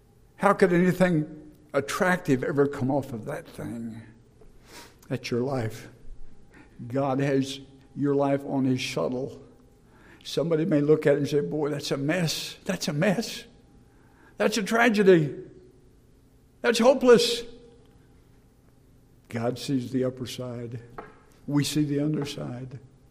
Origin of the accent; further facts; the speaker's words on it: Ottumwa, Iowa, United States; When I was a child, we moved from where I was born in Dowds, Iowa. That's just a spot in southeastern Iowa on the map, to Ottumwa, which is a little bit bigger spot, not much bigger.